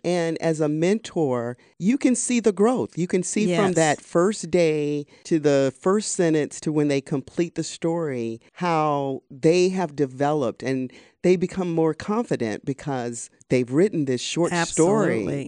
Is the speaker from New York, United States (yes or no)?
no; Atlanta, Georgia, United States; And I know I kind of went over Wren's Nest right quick because I'm from Atlanta. So I'm very familiar with the Wren's Nest